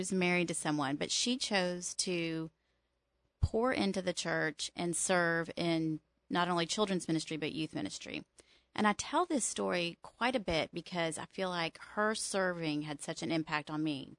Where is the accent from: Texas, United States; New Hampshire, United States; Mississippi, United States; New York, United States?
Texas, United States; Tyler; Well, I grew up in Texas as a daughter of a minister, Baptist minister, who was on church staff at different places throughout Texas.